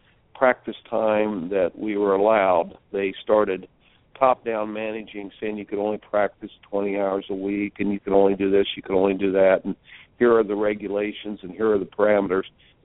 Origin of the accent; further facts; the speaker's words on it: Indiana, United States; Growing up in Indiana, basketball was a sport I loved, and I lived that Hoosiers dream.